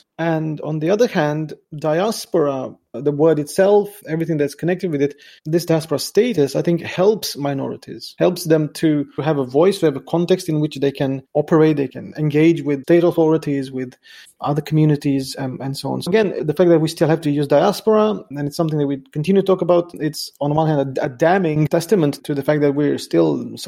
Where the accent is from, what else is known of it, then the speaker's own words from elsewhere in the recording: Romania; English is a second language; Well, every time I go back to Romania, to my hometown, for example, it only takes me about half an hour or an hour to get over the longing or the yearning